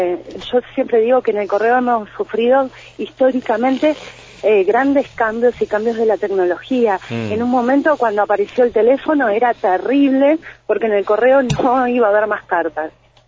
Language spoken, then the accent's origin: Spanish; Argentina; somos todos argentinos.